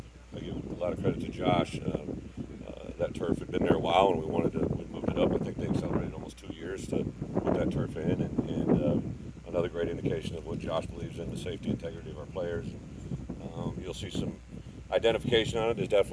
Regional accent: Illinois, United States; also born or lived in Iowa / Wisconsin; I was from Illinois, but I went to Iowa and coached at Wisconsin.

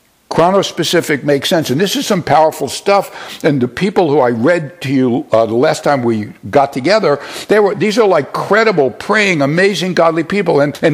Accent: New York, United States; I believe I was blessed as a New Yorker to be in New York 9/11.

